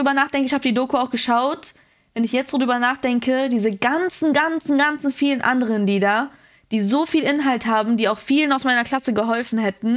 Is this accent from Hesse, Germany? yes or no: yes; Offenbach am Main, Hesse, Germany; Ich bin ja aus Offenbach am Main. Also ich bin von da, wo